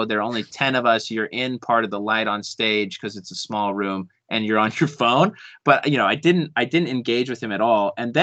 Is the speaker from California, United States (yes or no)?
no; Utah, United States; I was raised in Utah. So I say I'm from Utah.